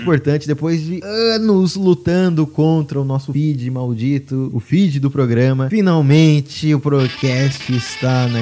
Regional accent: Brazil; Só vou falar baroness porque eu sou brasileiro, entendeu?

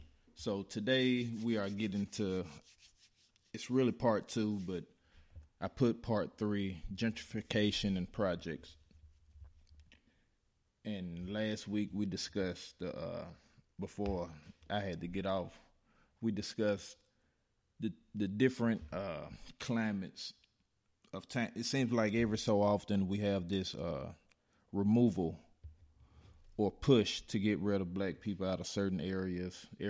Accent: Chattanooga, Tennessee, United States; This week, I wanted to discuss a little bit about my hometown, Chattanooga, where right after the war, this same thing was happening.

